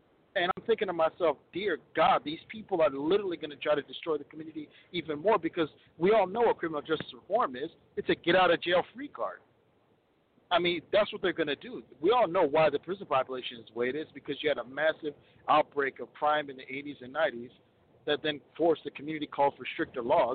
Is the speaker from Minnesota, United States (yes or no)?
yes; Minneapolis, Minnesota, United States; Like, in my city, I'm from Minneapolis. You know, in 93, when I was a young kid, we had the highest murder rate in the country